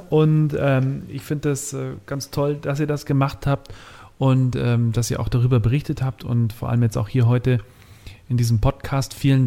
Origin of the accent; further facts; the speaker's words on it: Bavaria, Germany; Ich komme hier auch aus den Bergen raus, Berchtesgadener Land.